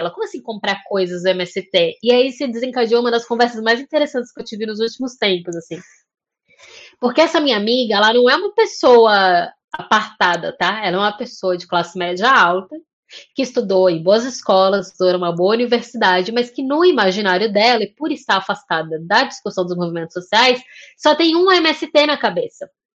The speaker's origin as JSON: {"language": "Portuguese", "town": "Brasília", "region": "Federal District", "country": "Brazil", "tie": "born or raised there", "said": "Eu tenho 34 anos, como eu falei no começo, então eu morei a minha infância em Brasília. Minha primeira infância foi em Brasília."}